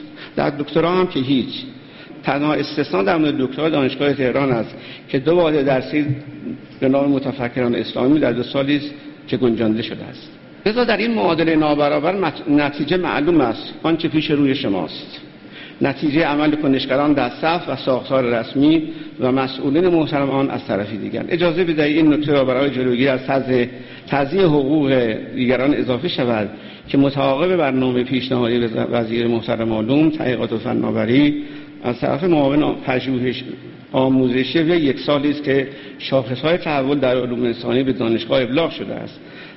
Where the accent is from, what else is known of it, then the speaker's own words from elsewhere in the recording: Iran; به عنوان یک ایرانی تجربه تاریخ زیادی داریم